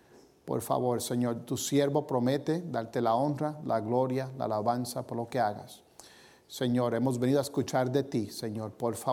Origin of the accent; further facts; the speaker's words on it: Puerto Rico; Sí, tengo un acento, soy de Puerto Rico, pero mi acento es de mi esposa. Ella es mexicana.